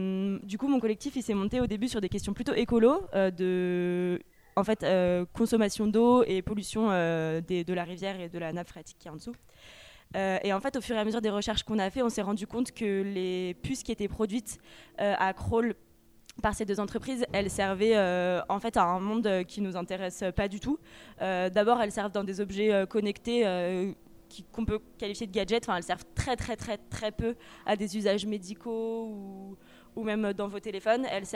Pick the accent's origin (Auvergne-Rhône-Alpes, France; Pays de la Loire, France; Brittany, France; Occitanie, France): Auvergne-Rhône-Alpes, France; Grenoble; Je viens de Grenoble